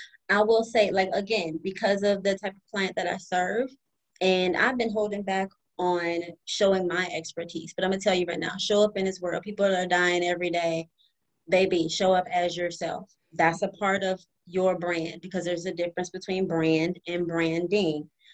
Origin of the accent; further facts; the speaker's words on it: Florida, United States; I'm not going to tarry, as my grandma would say, because I'm from Florida, near Alabama.